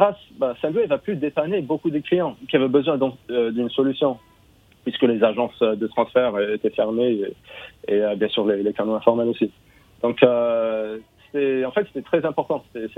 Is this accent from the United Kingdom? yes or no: yes; England, United Kingdom; also born or lived in Paris; je fais partie de la diaspora algérienne. J'ai grandi en Angleterre, c'est le pays que j'ai connu. Et ensuite, après mes études à Paris, j'ai trouvé un job en Algérie